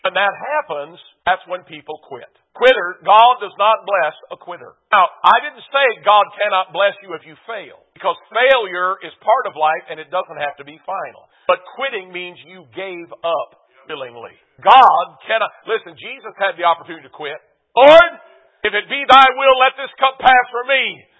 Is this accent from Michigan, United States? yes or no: yes; Detroit, Michigan, United States; I grew up in Detroit, man. You know, we didn't hunt.